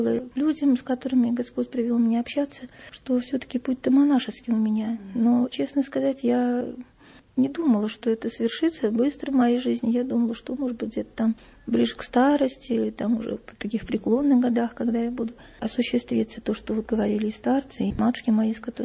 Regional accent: Zaraysk, Moscow Oblast, Russia; Город Зарайск, это Московская область.

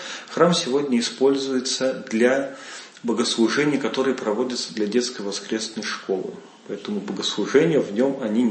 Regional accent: Latvia; я сам родом из Латвии

